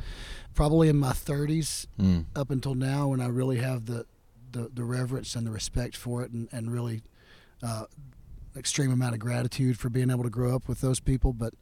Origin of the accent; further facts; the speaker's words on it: Alabama, United States; But I'm from Alabama, and I know that there were people diving for mussels back in the day